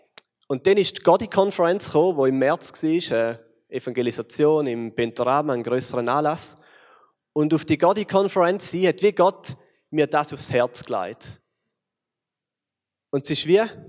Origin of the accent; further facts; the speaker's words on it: Switzerland; wir als Schweizer prägen so etwas wie eine Schweizer Kultur.